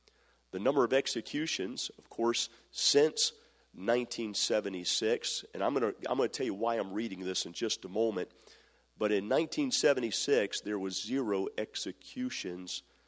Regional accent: Maryland, United States; My home state, where I came from, the state of Maryland, practices the death penalty.

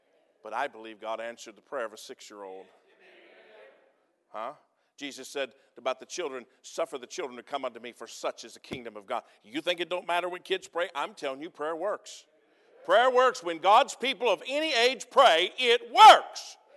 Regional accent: United States; because I'm an American and grew up in America.

